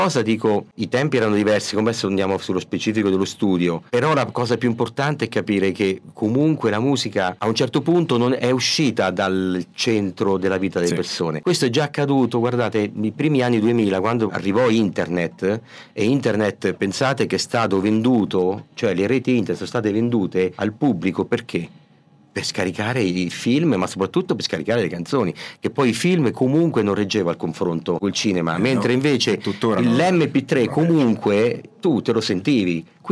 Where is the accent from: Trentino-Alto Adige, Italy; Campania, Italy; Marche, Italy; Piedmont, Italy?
Marche, Italy; Civitanova Marche; Io, per esempio, so di Civitanova, io mi ricordo tantissime band